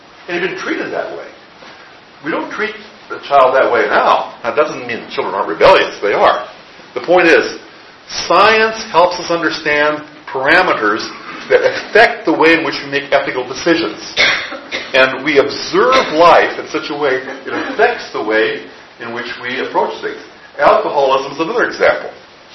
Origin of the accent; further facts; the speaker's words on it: Midwest, United States; When I grew up in the Midwest, special needs children were put in a special home in the state.